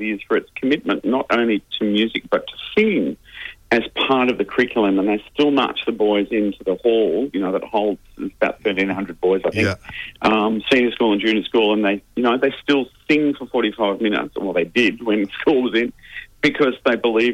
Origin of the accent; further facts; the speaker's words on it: Ripponlea, Victoria, Australia; I was born in Ripon Lee. I went to Ripon Lee Primary School.